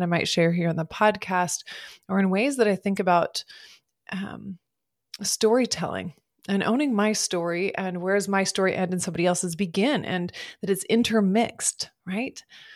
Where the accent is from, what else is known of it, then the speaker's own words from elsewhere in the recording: Montana, United States; now in Portland, United States; I grew up in Montana, my whole family, we grew up in Montana, and I live in Oregon, and live in Portland, Oregon.